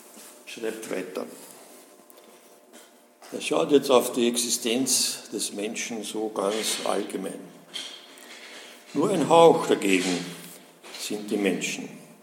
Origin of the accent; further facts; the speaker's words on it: Austria; Bei uns in Österreich sagt man ja, das letzte Hemd hat keine Taschen.